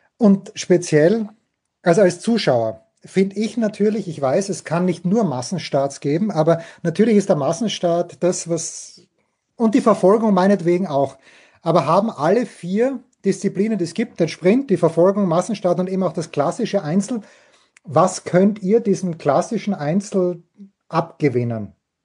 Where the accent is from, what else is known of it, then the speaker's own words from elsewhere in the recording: Austria; als Österreicher wissen wir